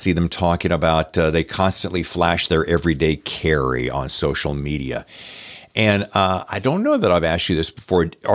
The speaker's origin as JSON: {"language": "English", "region": "the South", "country": "United States", "said": "I'm from the South, so I always think of the South as being, you know."}